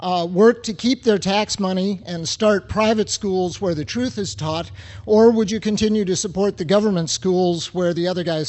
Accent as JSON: {"language": "English", "town": "Lansdale", "region": "Pennsylvania", "country": "United States", "said": "from Lansdale, Pennsylvania."}